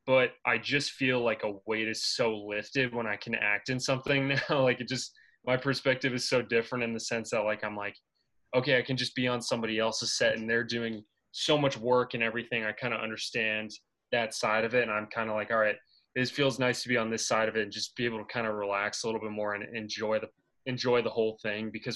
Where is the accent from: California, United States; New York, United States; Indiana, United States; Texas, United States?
New York, United States; We're both from New York and we both went to Ohio University and ended up being in New York after school.